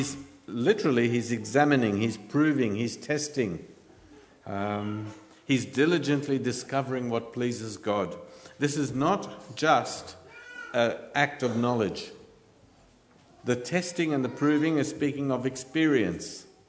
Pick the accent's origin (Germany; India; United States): India; By the way, if I say anything derogatory about Indians, I just want to make a declaration, I am Indian.